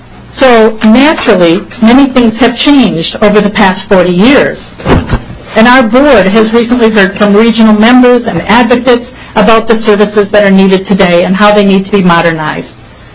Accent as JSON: {"language": "English", "town": "Lakeshore", "region": "Minnesota", "country": "United States", "said": "and I'm from Lakeshore, that's near Brainerd."}